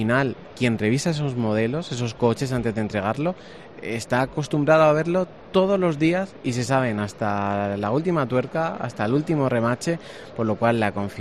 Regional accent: Alicante, Valencian Community, Spain; Y me vas a permitir una cosa, los que somos alicantinos estamos muy orgullosos

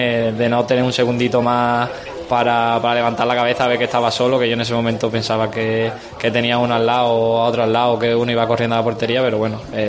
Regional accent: Cádiz, Andalusia, Spain; date cuenta que yo soy aquí de Cádiz

